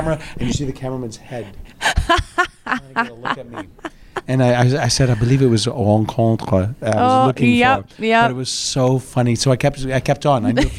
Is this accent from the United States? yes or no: yes; New Orleans, Louisiana, United States; because I'm from New Orleans, mm-hmm. you lean into that.